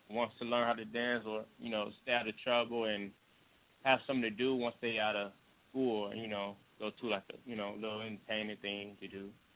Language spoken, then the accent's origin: English; Cleveland, Ohio, United States; I'm a dancer from Cleveland. I'm 19 years old, and that's just my talent.